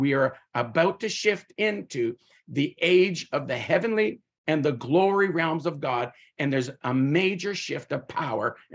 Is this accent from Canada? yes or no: yes; Canada; I'm from Canada, Ganada. Ganada is a Mohawk word that means the village. And that's this hairdo right here. It's for real. I grew up on a Mohawk territory. I am Mohawk. My grandfather was full-blooded Mohawk